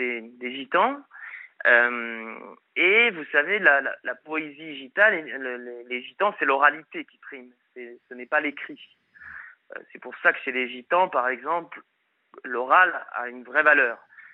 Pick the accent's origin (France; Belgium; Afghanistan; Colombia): France; Montpellier, Occitanie; Et moi, je viens du sud de la France, donc je viens de Montpellier.